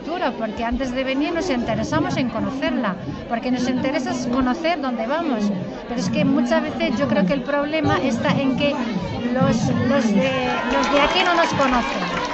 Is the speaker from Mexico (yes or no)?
no; Meknes, Fès-Meknès, Morocco; born there; Spanish is a second language; Yo nací en Marruecos, de origen marroquí.